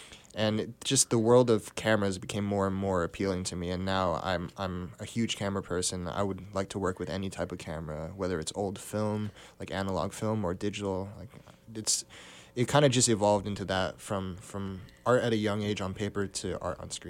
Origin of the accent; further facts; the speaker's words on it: New Jersey, United States; I'm actually not from this area. I'm from Bergen County in North Jersey